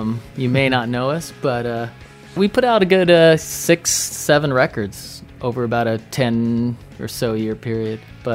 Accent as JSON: {"language": "English", "town": "Grand Prairie", "region": "Texas", "country": "United States", "tie": "born or raised there", "said": "I grew up in Grand Prairie, Texas, just outside of Dallas."}